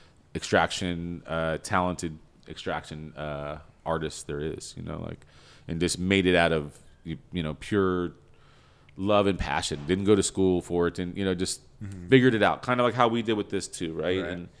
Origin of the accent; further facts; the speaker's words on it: San Fernando Valley, California, United States; like I grew up in the San Fernando Valley. I went to Humboldt because I wanted to go to where the best weed was for college.